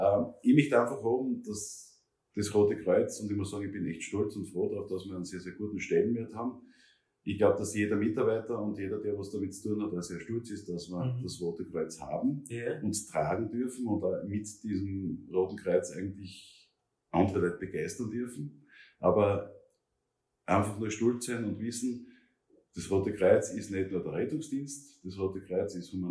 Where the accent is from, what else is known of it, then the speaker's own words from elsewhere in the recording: Styria, Austria; ja, ich bin ein stolzer Steirer